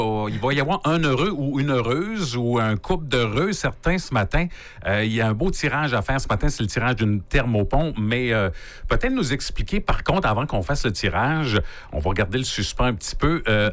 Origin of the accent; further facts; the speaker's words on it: Quebec, Canada; pourquoi c'est chez nous en Gaspésie où la prévalence est la plus élevée?